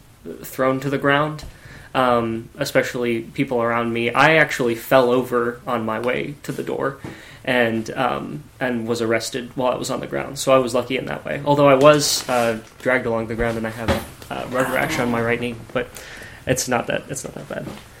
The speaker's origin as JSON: {"language": "English", "town": "Fayetteville", "region": "Arkansas", "country": "United States", "said": "Arkansas. Fayetteville, Arkansas."}